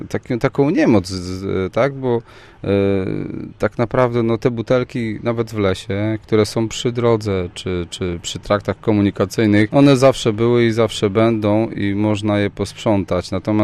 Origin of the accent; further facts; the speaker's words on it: Słupsk, Pomeranian Voivodeship, Poland; Ze Słupska, jesteśmy ze Słupska.